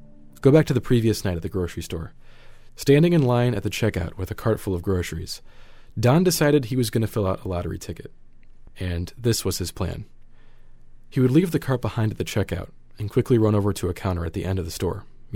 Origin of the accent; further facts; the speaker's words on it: Bloomington, Illinois, United States; That's Don Gillen, a resident from my hometown of Bloomington Normal and a close family friend.